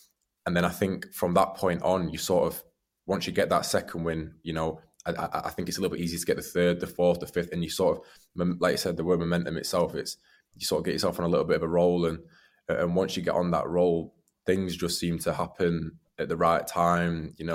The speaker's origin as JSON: {"language": "English", "town": "Sheffield", "region": "Yorkshire and the Humber", "country": "United Kingdom", "said": "I'm being from Sheffield"}